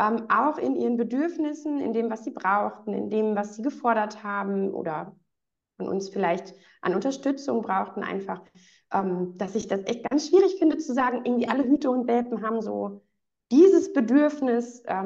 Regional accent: North Rhine-Westphalia, Germany; ich komme aus Nordrhein-Westfalen

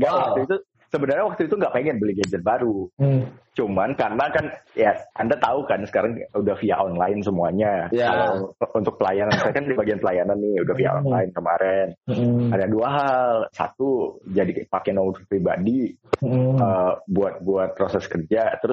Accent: Samarinda, East Kalimantan, Indonesia; kalau misalnya aku pulang ke Samarinda gitu kan, ke kampungku

